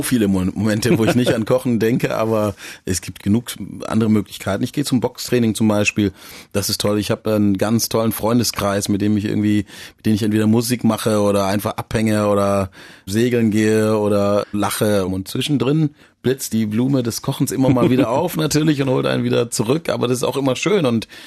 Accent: Baden-Württemberg, Germany; accent: Swabian; Und natürlich bin ich eher mit Spätzle in Maultaschen und Burberspitzle aufgewachsen.

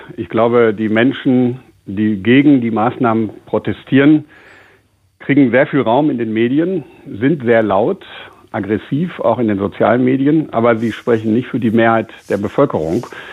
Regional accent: Meschede, North Rhine-Westphalia, Germany; auf dem Sprung in das Testzentrum in meiner Heimatstadt Meschede

